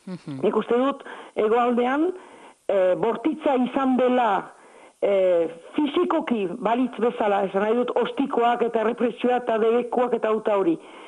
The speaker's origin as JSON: {"language": "Basque", "region": "Navarre", "country": "Spain", "said": "Nafarra naiz baina Euskal Herrikoa."}